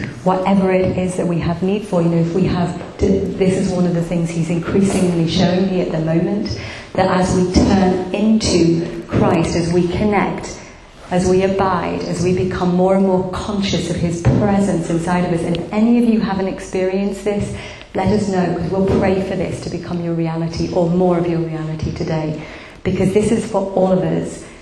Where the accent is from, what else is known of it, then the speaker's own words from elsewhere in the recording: United Kingdom; as British people particularly, we're terribly apologetic, aren't we?